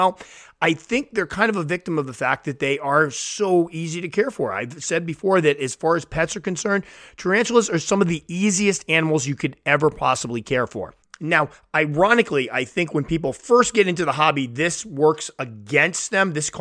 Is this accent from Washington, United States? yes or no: no; Connecticut, United States; was a high school biology teacher in Clinton, Connecticut, which is my home state.